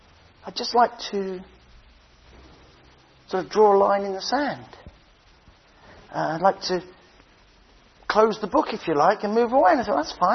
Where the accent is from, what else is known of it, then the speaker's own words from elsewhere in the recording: England, United Kingdom; I'm English. Stiff upper lip.